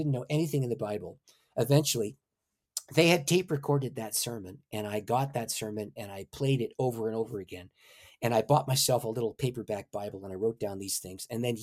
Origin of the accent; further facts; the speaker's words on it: St. Catharines, Ontario, Canada; an English Methodist evangelist who had come to my hometown, St. Catharines, which is 12 miles north of Niagara Falls, just to orient your American audience. So if you can picture Niagara Falls, go a little bit north, and that's where I lived.